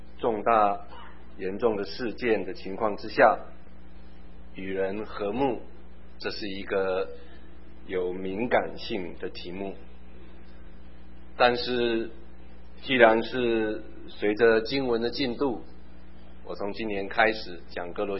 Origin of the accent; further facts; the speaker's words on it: Taiwan; 我小时候在台湾生长